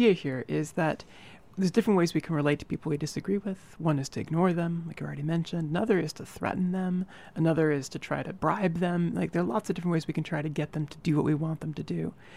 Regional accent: Midwest, United States; So I grew up in the Midwest in a politically conservative, a religious family.

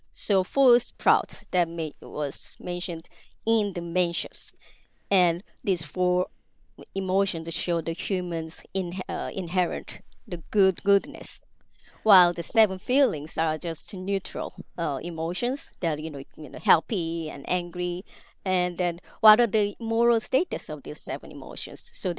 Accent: South Korea; English is a second language; I'm from South Korea, which is arguably the most Confucian modern society.

